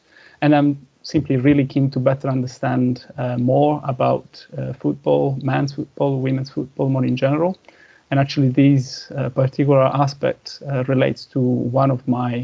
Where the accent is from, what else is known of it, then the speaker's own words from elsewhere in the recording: Reggio Calabria, Calabria, Italy; a follower of my hometown football club, which is currently playing in the second division of Italian men's football. My hometown football club is Regina